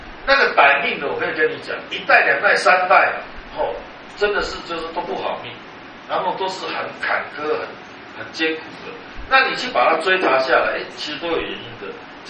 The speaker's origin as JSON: {"language": "Chinese", "country": "Taiwan", "said": "我们台湾人应该是中国人都，包括大陆人也一样"}